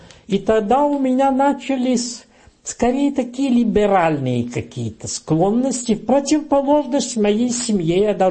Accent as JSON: {"language": "Russian", "region": "Moscow", "country": "Russia", "tie": "born or raised there", "said": "Мое раннее детство до 9 лет прошло в Москве."}